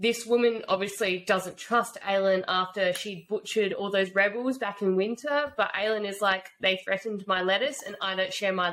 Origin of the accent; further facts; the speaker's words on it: Australia; Look, we're Australian and we've already fucked up every other name.